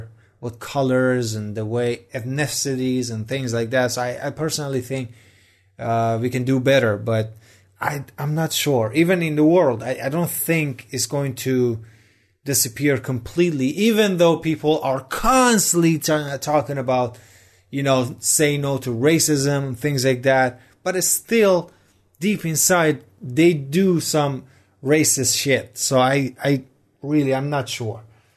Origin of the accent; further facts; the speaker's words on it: Rasht, Gilan, Iran; I'm from Rasht, and sometimes people are racist towards me